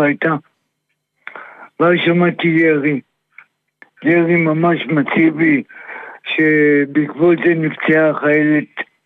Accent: Karnei Shomron, Judea and Samaria, Israel; מקרני שומרון 19 שנה, פעם ראשונה שאני חווה אירוע כזה.

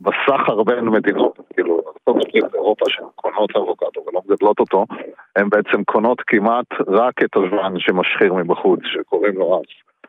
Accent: Nirim, Southern District, Israel; now in Beersheba, Israel; אני מקיבוץ נירים.

